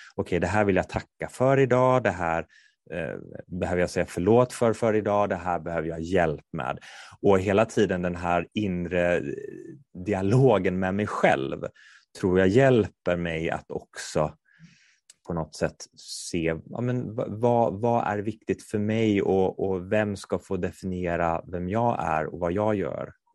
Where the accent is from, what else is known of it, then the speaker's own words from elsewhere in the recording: Kungälv, Västra Götaland County, Sweden; Fotboll och jag är från Kungälv från början, där spelar man bandy.